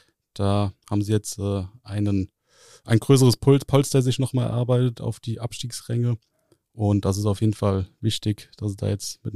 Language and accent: German; Bad Kreuznach, Rhineland-Palatinate, Germany; born there; aber ich als gebürtiger Bad Kreuznacher muss da jetzt mal so ein bisschen Lokalpatriotismus und Flagge zeigen